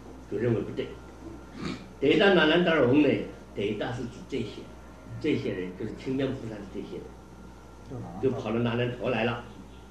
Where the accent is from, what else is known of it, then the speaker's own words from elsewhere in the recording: Tibet, China; 这个说法呢，就是我们西藏人的乱说一气。